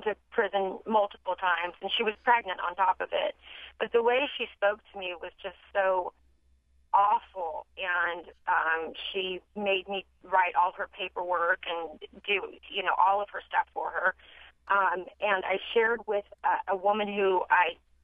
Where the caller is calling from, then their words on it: Sacramento, California, United States; I'm from Sacramento, California